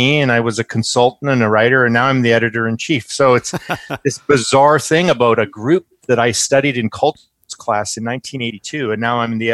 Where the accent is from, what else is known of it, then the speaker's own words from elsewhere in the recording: Abbotsford, British Columbia, Canada; Abbotsford.